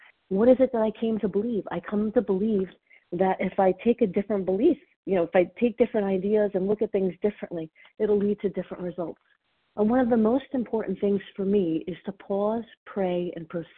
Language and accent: English; New Jersey, United States; I'm from New Jersey.